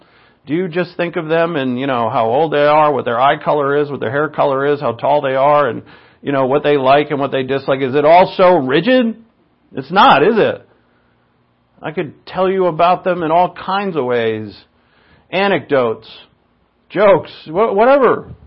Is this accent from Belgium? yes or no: no; Ireland; and, you know, I can make Irish jokes because I'm Irish.